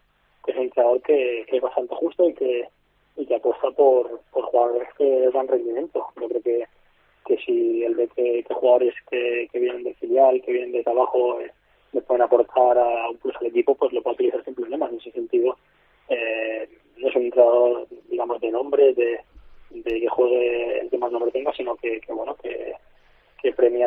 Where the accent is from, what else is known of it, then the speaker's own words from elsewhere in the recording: Sant Adrià de Besòs, Catalonia, Spain; yo soy de aquí, yo soy de San Adrián, de Badalona